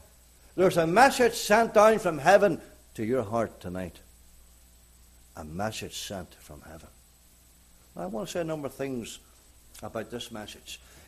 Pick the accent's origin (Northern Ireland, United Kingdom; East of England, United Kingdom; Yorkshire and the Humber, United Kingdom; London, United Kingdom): Northern Ireland, United Kingdom; I remember as a young lad growing up in County Armagh, Northern Ireland, in our village